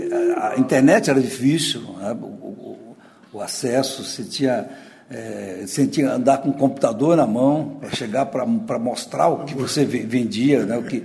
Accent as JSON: {"language": "Portuguese", "town": "Campo Grande", "region": "Mato Grosso do Sul", "country": "Brazil", "tie": "born or raised there", "said": "Eu nasci em Campo Grande, eu sou daqui mesmo."}